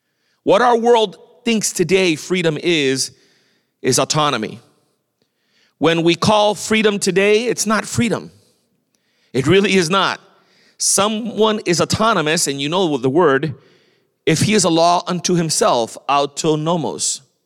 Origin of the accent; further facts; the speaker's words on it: Miami, Florida, United States; And I'm from the state of Florida, I'm from Miami.